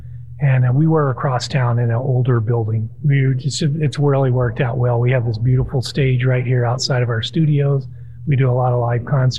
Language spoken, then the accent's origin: English; Houston, Texas, United States; You know, I grew up in the Houston area. I listened to KPFT, Pacifica Station, and that's kind of what's got me more interested in community radio.